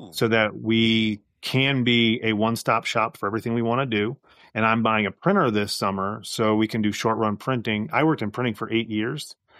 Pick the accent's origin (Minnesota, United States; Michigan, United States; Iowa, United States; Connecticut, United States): Connecticut, United States; I'm originally from Connecticut, so that's my home stomping ground.